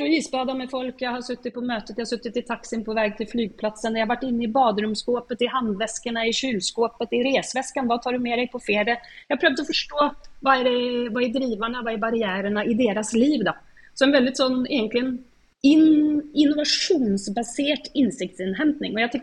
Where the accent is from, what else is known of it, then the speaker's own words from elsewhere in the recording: Sweden; jag är svensk